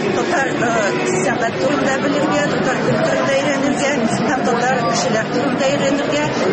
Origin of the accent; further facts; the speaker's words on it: Tatarstan, Russia; Мин аларга һәр вакытта мин татар. Татарстан Республикасыннан, Россиядан килдем дигән.